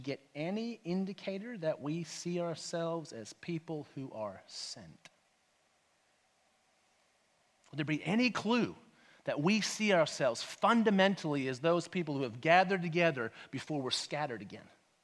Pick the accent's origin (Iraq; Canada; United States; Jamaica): Canada; I grew up in Canada, not really comfortable around the beach.